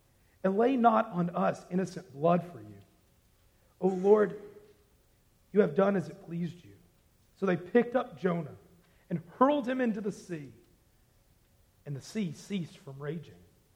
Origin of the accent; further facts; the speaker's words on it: Arkansas, United States; And I always tell people I'm from Arkansas, and they always kind of look funny. But I had somebody this morning tell me they knew where I was from. And so that was incredible. I'm from such a small town that people from Arkansas don't even know where it is, right?